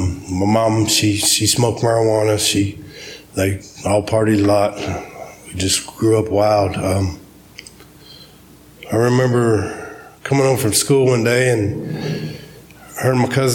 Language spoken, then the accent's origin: English; Dallas, Texas, United States; also born or lived in Kenton, Ohio; I was born in Kenton, Ohio, raised in Dallas, Texas, on the streets.